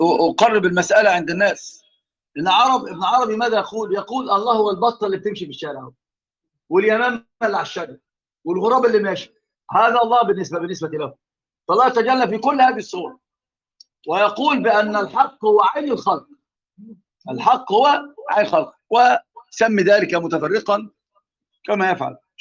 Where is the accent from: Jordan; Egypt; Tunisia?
Tunisia; انت ما تتعلم مني على الغساله عندنا في تونس